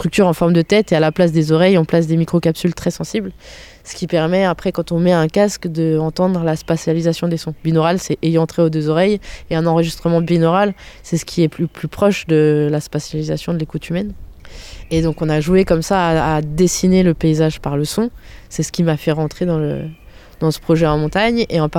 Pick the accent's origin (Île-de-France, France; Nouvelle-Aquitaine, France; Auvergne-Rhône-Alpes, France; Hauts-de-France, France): Auvergne-Rhône-Alpes, France; Sallanches; born there; Donc moi, je suis née à Sallanches.